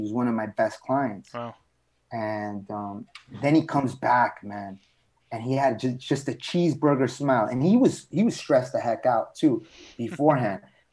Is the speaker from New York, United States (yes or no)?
yes; Brooklyn, New York, United States; born there; I was born in Brooklyn